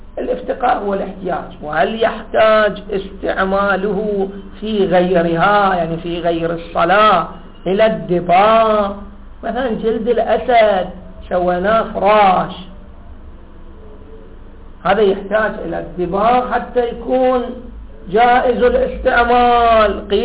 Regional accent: Iraq

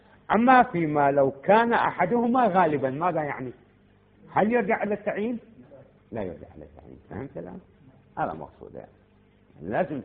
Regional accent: Iraq; عندنا في العراق

